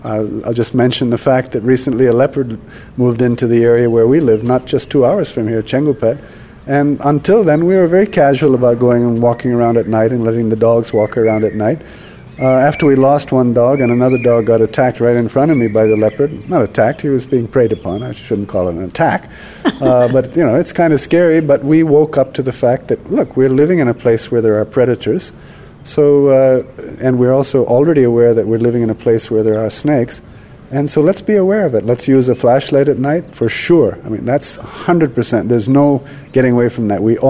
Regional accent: India; growing up in India, you quickly learn that it's easy for us to say, yeah, you should like snakes

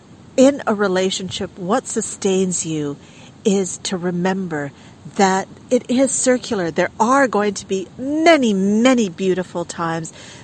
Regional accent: Pondicherry, Puducherry, India; We're from Pondicherry.

